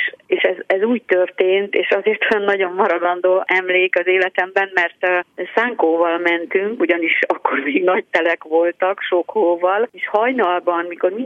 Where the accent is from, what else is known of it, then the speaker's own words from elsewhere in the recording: Ősi, Veszprém County, Hungary; born there; abban a kisfaluban, Veszprém megyében, Ősiben, ahol én születtem.